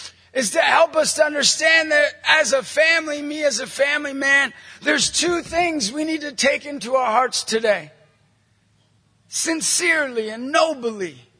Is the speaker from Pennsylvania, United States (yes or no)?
yes; Erie, Pennsylvania, United States; If you go to my hometown in Erie, Pennsylvania, I'll be in the sheets line